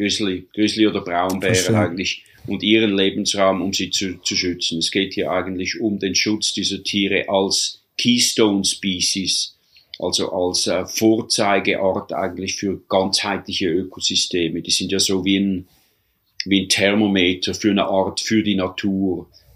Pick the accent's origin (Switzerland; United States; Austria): Switzerland; moved away as an adult; now in Canada; ich bin eigentlich Schweizer, habe Doppelbürgerschaft, bin Kanada-Schweizer, lebe seit bald 37 Jahren jetzt hier in Kanada, in den kanadischen Rocky Mountains